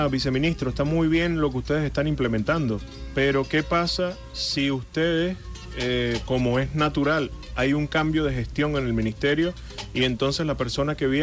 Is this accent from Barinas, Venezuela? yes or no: no; Tovar, Mérida, Venezuela; allá en mi pueblo, donde estamos hablando, en Tobar